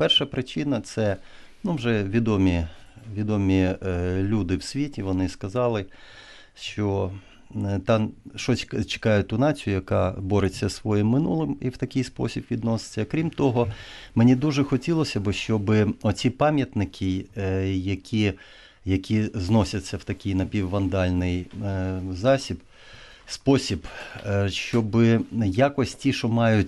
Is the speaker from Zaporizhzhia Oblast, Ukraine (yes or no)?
yes; Zaporizhzhia, Zaporizhzhia Oblast, Ukraine; born there; враховуючи те, що я сам народився в Запоріжжі